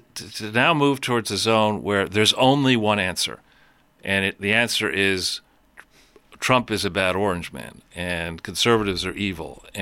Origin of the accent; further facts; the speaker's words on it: New York City, New York, United States; and I grew up in Greenwich Village.